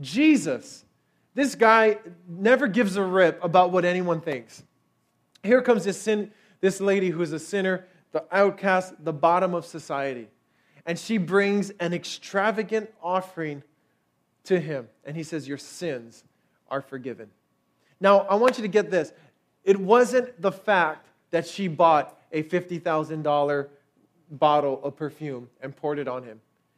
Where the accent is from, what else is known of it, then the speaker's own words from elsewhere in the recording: Hawaii, United States; I grew up in Hawaii, and I thought we were so similar until I actually went to Japan.